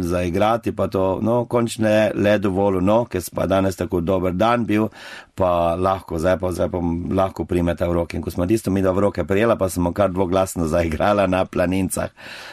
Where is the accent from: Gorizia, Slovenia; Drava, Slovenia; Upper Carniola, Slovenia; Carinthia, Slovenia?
Drava, Slovenia; Pobrežje; also born or lived in Zagreb; Jaz sem doma iz Pobrežja, župnije Videm pri Ptuju. Tam sem odraščal, tam sem tudi končal osnovno šolo. Potem po osnovni šoli sem šel v gimnazijo v Zagreb, klasično gimnazijo sem v Zagrebu končal.